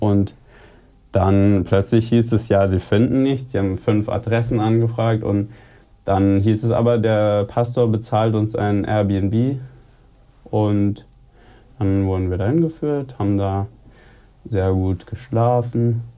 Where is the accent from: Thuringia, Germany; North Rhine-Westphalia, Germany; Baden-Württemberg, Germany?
Baden-Württemberg, Germany; Freiburg im Breisgau; Ich komme aus Freiburg im Breisgau